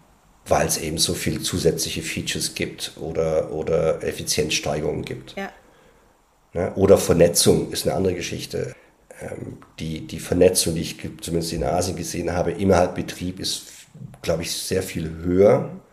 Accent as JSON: {"language": "German", "region": "Baden-Württemberg", "country": "Germany", "tie": "born there", "said": "ich komme aus dem Schwarzwald, gebürtig."}